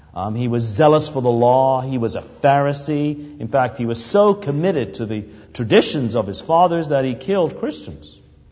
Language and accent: English; England, United Kingdom; And I grew up in England in my earliest years, and I can remember very vividly falling into a bog.